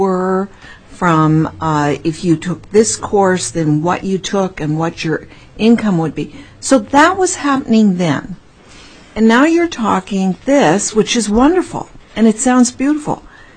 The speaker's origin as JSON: {"language": "English", "town": "Anchorage", "region": "Alaska", "country": "United States", "said": "though I come from Anchorage"}